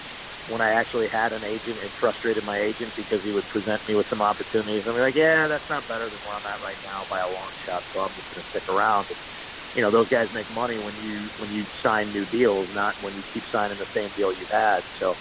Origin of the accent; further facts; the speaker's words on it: California, United States; now in Memphis, United States; I grew up in California, spent my whole life there before moving here, but I've lived in Memphis for more years than I've lived in any other place. I split time around cities in California.